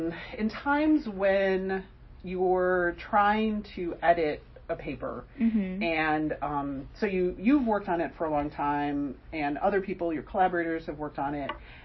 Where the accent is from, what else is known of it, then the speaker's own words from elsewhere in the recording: Chicago, Illinois, United States; I was from Chicago, and we got to travel to St. Louis